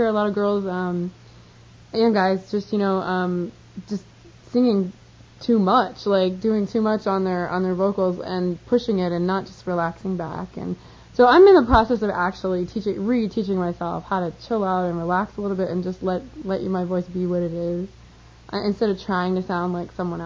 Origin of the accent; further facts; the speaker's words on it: Canada; I'm a Canadian, and I just love her lyrics and her style